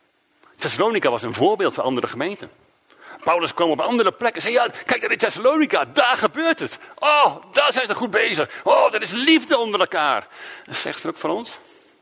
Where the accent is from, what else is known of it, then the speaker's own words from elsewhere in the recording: Netherlands; Ik denk dat wij vragen zouden stellen. Als echte Nederlanders.